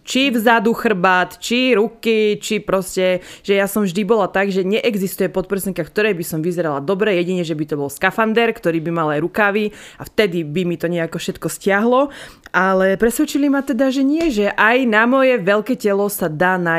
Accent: Vranov nad Topľou, Prešov Region, Slovakia; ten obchod to bol taký, že u nás vo Vranove taký

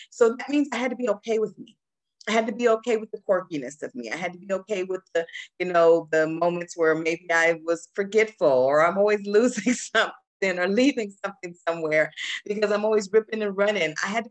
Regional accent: Seattle, Washington, United States; I grew up in Seattle with the rain and all of that.

